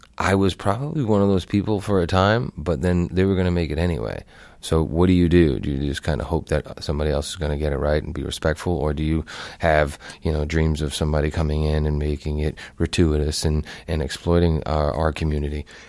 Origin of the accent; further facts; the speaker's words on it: Boston, Massachusetts, United States; Being a Bostonian, I always had my sports heroes to kind of look up to and put on a pedestal